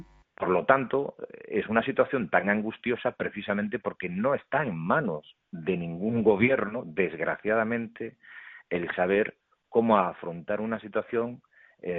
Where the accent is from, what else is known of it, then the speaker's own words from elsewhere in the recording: Galicia, Spain; soy gallego, vengo del mundo del mar